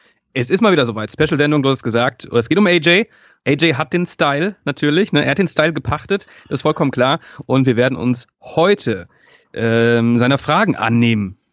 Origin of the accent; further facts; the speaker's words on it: Ennepetal, North Rhine-Westphalia, Germany; Das ist ja direkt neben Ennepetal, meiner Heimatstadt.